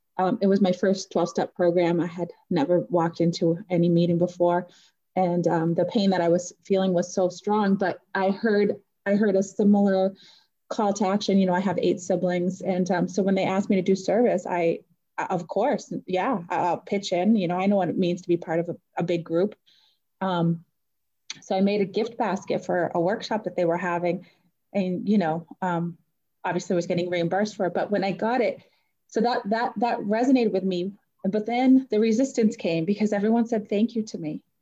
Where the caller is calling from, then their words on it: Massachusetts, United States; I'm calling from Central Massachusetts.